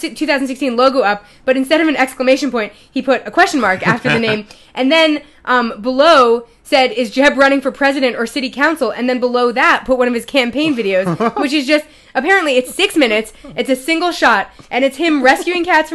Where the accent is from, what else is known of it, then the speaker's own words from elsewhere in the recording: New York, United States; and I am from New York, so I'm not.